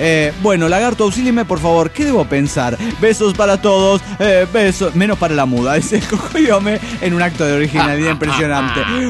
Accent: Mexico; Un abrazo grande para la banda querida de Combustible de Parral, Chihuahua, México.

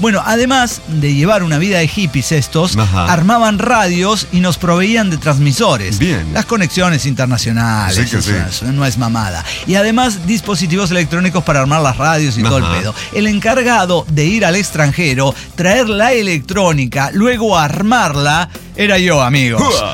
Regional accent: Mexico; tiene el pasaporte mexicano. Porque soy mexicano.

